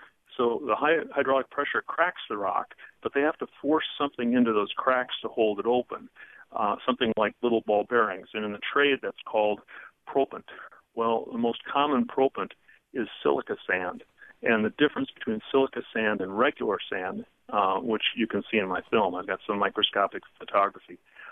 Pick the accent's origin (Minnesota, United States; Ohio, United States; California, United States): Minnesota, United States; Red Wing; now in St. Paul, United States; I grew up in Red Wing, which is a river town, Mississippi River town, just south of the Twin Cities in Minnesota. And I still have family there. I live in St. Paul now.